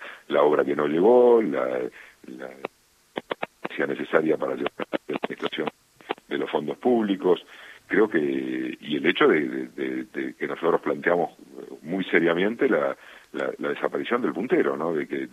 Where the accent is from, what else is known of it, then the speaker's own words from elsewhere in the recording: Buenos Aires, Argentina; nosotros somos bonaerenses que intentamos que este cambio se genere en la provincia, porque vivimos en la provincia